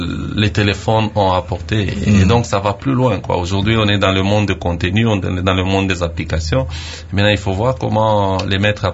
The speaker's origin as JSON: {"language": "French", "country": "DR Congo", "said": "mais en tant que Congolais, je suis fier."}